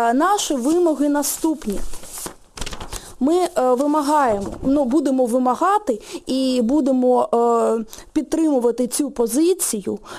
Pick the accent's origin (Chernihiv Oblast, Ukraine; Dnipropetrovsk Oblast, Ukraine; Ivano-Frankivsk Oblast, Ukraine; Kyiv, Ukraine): Kyiv, Ukraine; ми, кияни, будемо господарями в цьому місті, в нашому рідному місті.